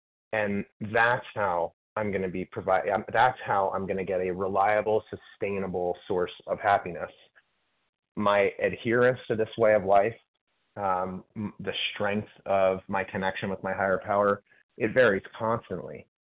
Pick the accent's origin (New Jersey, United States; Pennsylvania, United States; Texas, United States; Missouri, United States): New Jersey, United States; from Florida. I'm formerly from New Jersey, though